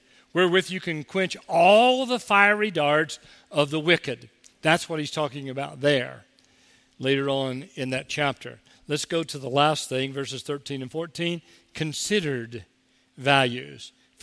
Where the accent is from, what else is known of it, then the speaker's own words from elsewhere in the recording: Ohio, United States; moved away; growing up in Southern Ohio, Teresa and I think this time of year